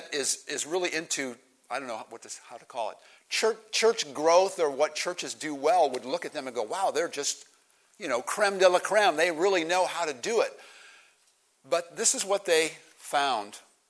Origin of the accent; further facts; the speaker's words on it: Ohio, United States; I'm not a farm kid, but our county has, like every county has a county fair. I grew up in Stark County.